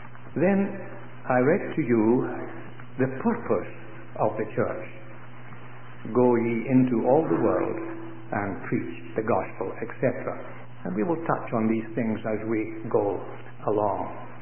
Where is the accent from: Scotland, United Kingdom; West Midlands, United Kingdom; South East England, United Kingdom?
Scotland, United Kingdom; moved away; Being a Scot, lived in Scotland for many years. We were home last year and we went to our roots. I even went to the house that I was born in.